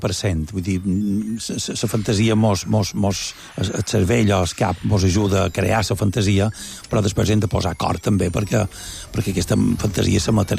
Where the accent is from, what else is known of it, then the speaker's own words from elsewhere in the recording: Felanitx, Balearic Islands, Spain; born there; also born or lived in Barcelona; now in Palma, Spain; Jo vaig néixer a Felanitx i sempre m'agrada dir que som felanitxer militant. Visc a Palma, tot i que tinc casa a Porto Colom, vaig estudiar a Barcelona